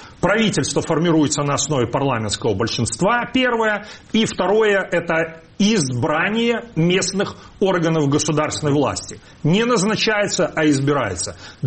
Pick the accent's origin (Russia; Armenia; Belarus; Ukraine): Belarus; мы, белорусы